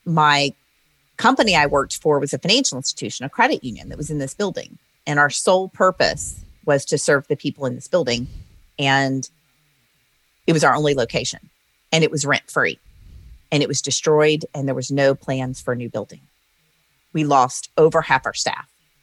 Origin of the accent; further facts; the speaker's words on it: Louisiana, United States; So I grew up in the South in Louisiana in a Christian home.